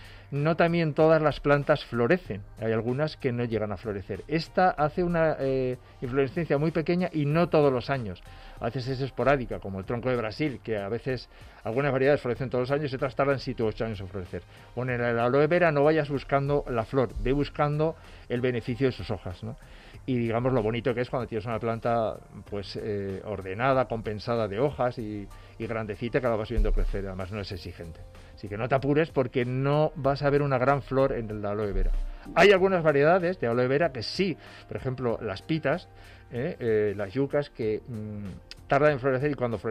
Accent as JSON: {"language": "Spanish", "region": "Extremadura", "country": "Spain", "said": "Yo, como extremeño, te diría, hay una encina terrona que está en Montánchez"}